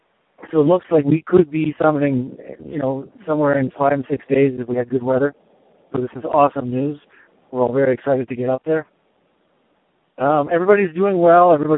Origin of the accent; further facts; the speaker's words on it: Canada; I'm from Canada. This is my second update.